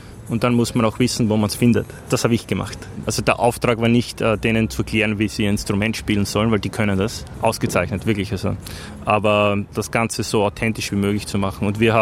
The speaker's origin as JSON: {"language": "German", "region": "Styria", "country": "Austria", "said": "Weil ich komme aus der Steiermark, da spricht man Dialekt."}